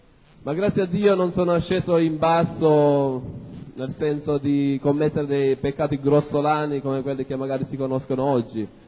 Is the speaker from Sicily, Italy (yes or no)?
yes; Sicily, Italy; Io sono un siciliano, vengo dalla provincia di Ragusa. … conosco il Signore da quando sono nato, si può dire. La mia famiglia è credente